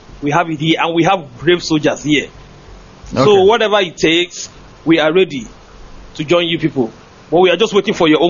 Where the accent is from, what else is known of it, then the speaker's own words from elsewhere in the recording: Anambra, Nigeria; I am from Mbaku Abog in Anambra State, Biafra land.